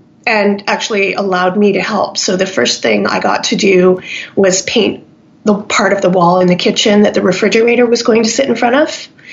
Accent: Hamilton, Ontario, Canada; I grew up in Hamilton, Ontario, in Canada.

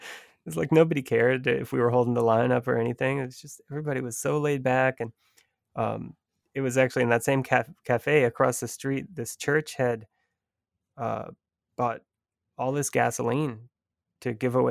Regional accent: Lafayette, Louisiana, United States; we drove down to Louisiana, and I'm actually from there. I showed her my hometown of Lafayette

